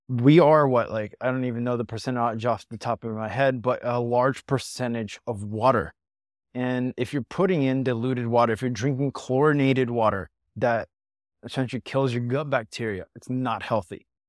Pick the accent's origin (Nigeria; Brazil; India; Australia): Brazil; Bahia; You have the Amazon in Brazil. I'm Brazilian. I'm from Brazil in Bahia.